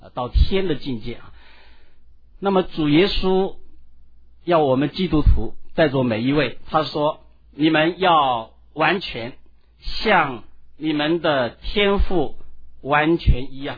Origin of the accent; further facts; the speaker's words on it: China; 因为我们中国人应该相当懂这个道理，我们中国自古以来对于做人的道理最基本的 要做一个正人君子，